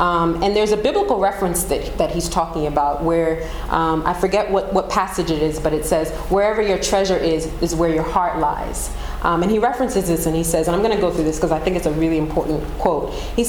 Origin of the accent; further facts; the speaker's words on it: Liberia; I'm from Liberia, my root is from Liberia